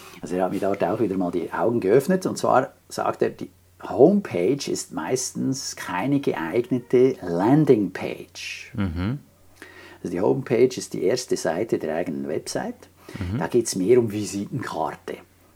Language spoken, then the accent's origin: German; Switzerland; als Schweizer ist ja fast alles international